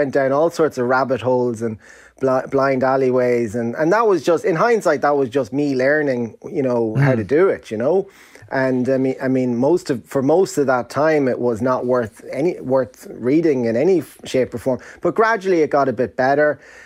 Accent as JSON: {"language": "English", "country": "Ireland", "tie": "born or raised there", "said": "growing up in Ireland"}